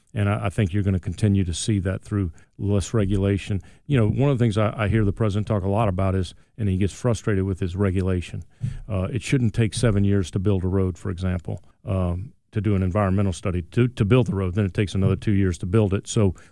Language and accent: English; Louisiana, United States; I've got a friend of mine. I grew up in Louisiana who worked on an oil rig for 2 years